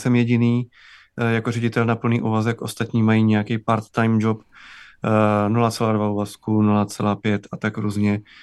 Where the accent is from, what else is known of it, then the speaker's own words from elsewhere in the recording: Moravia, Czechia; A já jsem z Moravy, tak vlastně to pro mě fakt bylo úplně jako zjištění, že to vlastně už tady je v České republice.